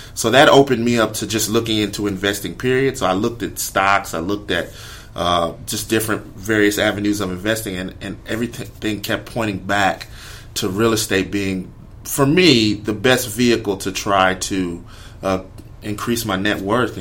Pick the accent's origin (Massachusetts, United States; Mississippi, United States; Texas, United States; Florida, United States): Texas, United States; Houston; I'm from Houston, Texas, originally, 30 years old. Grew up. My parents are actually Nigerian. So me and my brothers and sisters were first-generation Americans. We were born here in the States.